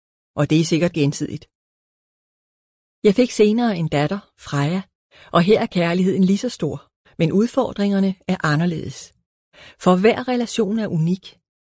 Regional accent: Region of Southern Denmark, Denmark; Jeg er fynbo af opvækst, så jeg havde et billede af far, mor og børn og et pænt lille hus.

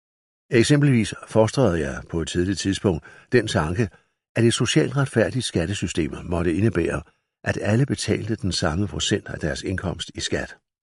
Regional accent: Bramming, Region of Southern Denmark, Denmark; jeg som 11-12-årig i 1946-47 begyndte at undre mig over samfundet omkring mig i den sydvestjyske stationsby Bramming, hvor jeg voksede op.

